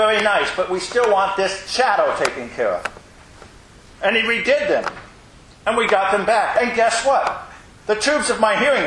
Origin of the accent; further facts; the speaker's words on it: Richmond, Indiana, United States; when I was growing up in Richmond, Indiana, a town of about 42,000 people